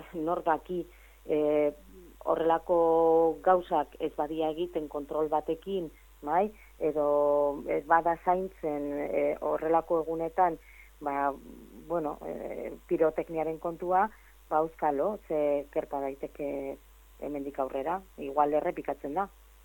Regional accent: Trintxerpe, Basque Country, Spain; born there; ni printzerpen jaio nintzen, bai?

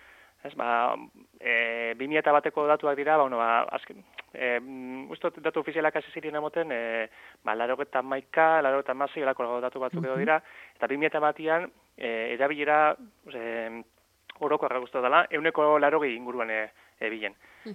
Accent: Lekeitio, Basque Country, Spain; euskaldunak Lekeitioko 7.500 biztanleok gehien bat euskaldunak gara eta euskaraz bizi izan gara oraintxe arte beintzat nagusiki

